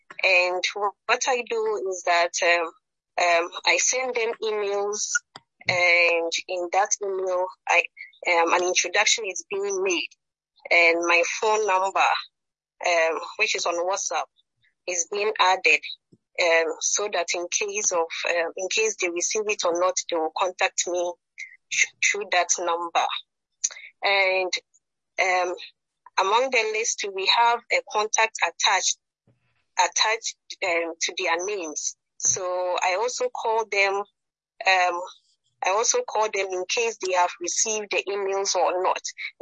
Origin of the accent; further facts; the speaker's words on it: Ghana; now in South Africa; as Brother Bob just said. I'm from Ghana, but currently I'm residing in South Africa.